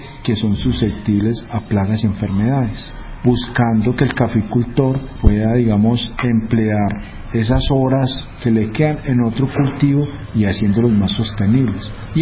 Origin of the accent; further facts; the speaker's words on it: Colombia; sabemos que como buenos colombianos siempre nos han enseñado a tomar café de greca.